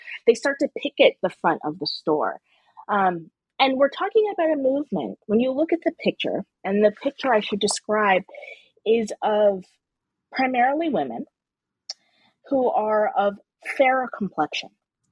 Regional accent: Baltimore, Maryland, United States; I'm from Baltimore, so this is always, but D.C. and Baltimore are very southern

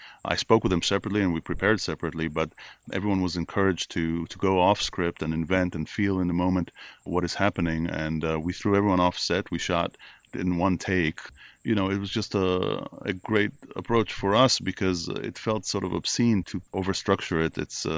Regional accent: Israel; I'm from Israel.

